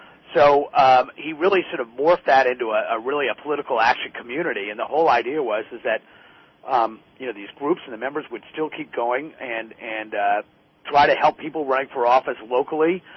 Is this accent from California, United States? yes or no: no; Connecticut, United States; whether it's Washington or my home state capital of Hartford, Connecticut